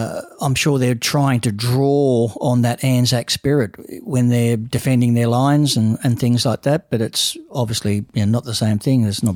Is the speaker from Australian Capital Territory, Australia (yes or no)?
yes; Canberra, Australian Capital Territory, Australia; As I've said before, I grew up in Canberra, and many a time I went to work at -5.